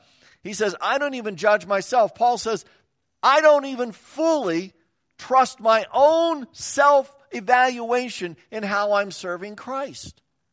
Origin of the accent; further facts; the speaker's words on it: Kansas, United States; Remember, I'm from Kansas. We don't ski.